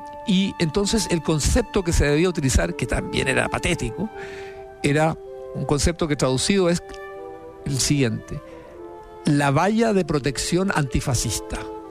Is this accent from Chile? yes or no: yes; Chile; tenía una experiencia de vida como latinoamericano, como chileno, como persona de como joven de esa época